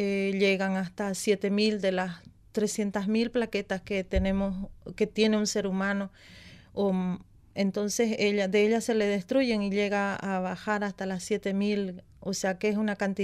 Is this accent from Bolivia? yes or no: yes; Camiri, Santa Cruz, Bolivia; moved away as an adult; volver a mi país, especialmente a Camiri, a mi tierra, donde he dejado y están mis padres y están mis hermanos y están mis hijas